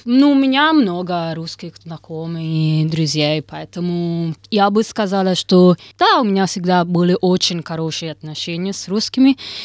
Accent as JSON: {"language": "Russian", "country": "Italy", "tie": "born or raised there", "second_language": "Russian", "said": "Я родилась в Италии, выросла в Италии."}